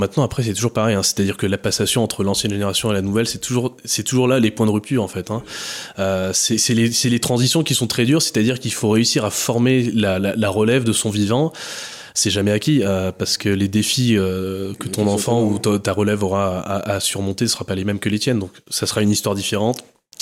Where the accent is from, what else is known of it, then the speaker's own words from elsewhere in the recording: Nice, Provence-Alpes-Côte d'Azur, France; Vous allez en Bretagne et vous venez dans le sud-est, par exemple, chez nous à Nice.